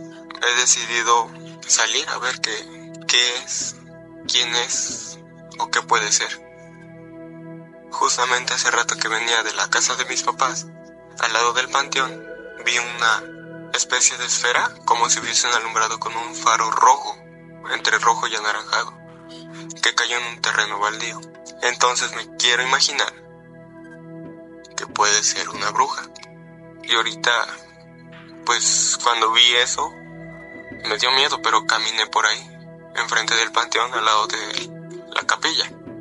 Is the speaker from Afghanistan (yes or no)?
no; Tlayacapan, Morelos, Mexico; de Tlayacapan, Morelos.